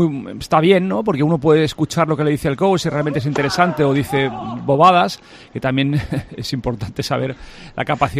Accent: Galicia, Spain; en eso soy muy gallego, ¿no?

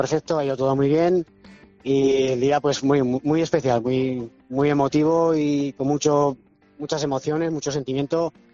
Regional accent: Tarazona, Aragon, Spain; Bueno, tengo 51 años y soy de aquí, de Tarazona, con todo el orgullo.

